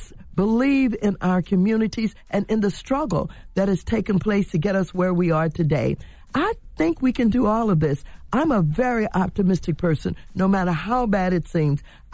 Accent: St. Louis, Missouri, United States; I really do. I better say that. I'm from St. Louis.

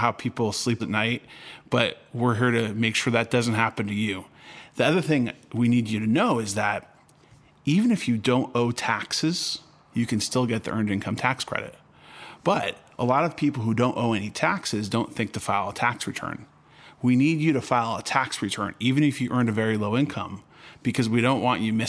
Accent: California, United States; I started reflecting on the reality that since I grew up in California...

